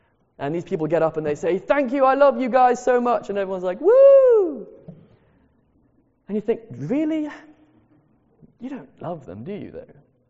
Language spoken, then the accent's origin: English; Madagascar; when I was growing up in Madagascar, there was a time when we were threatened by a gang that was in the area